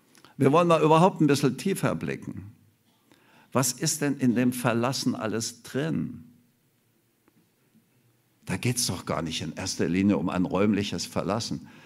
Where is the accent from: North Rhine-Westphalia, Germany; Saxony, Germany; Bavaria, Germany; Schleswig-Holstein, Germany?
Saxony, Germany; Ich bin in Sachsen aufgewachsen.